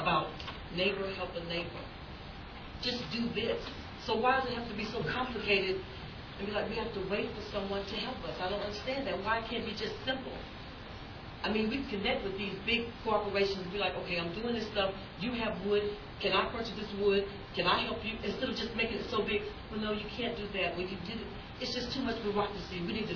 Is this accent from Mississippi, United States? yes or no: yes; Biloxi, Mississippi, United States; from Biloxi, Mississippi, which I haven't heard too much of. Y'all know I'm from Mississippi, you know, but I'm partnered with New Orleans.